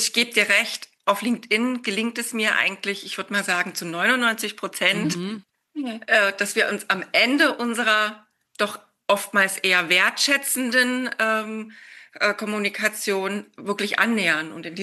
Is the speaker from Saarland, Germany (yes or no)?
no; Dresden, Saxony, Germany; Für mich steht jetzt ein Umzug wieder an nach Dresden nächstes Jahr. Einfach da, wo mein wo mein Herz zu Hause ist, meine Familie ist, wo ich groß geworden bin.